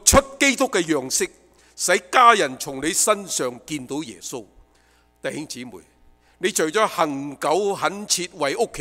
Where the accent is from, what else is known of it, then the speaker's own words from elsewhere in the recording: China; 第二个就是我们中国人，中国人我们是一个礼仪之邦